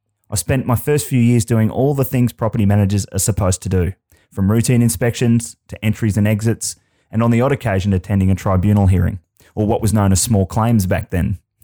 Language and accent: English; Brisbane, Queensland, Australia; also born or lived in Melbourne; I moved back to my hometown of Brisbane from Melbourne, the so-called music capital of Australia at the time. And at the ripe old age of 21